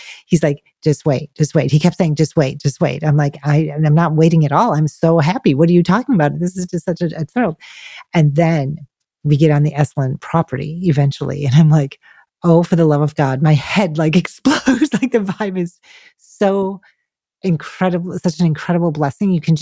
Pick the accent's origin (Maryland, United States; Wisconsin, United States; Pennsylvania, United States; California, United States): Wisconsin, United States; But, you know, I grew up in Wisconsin around forest all the time.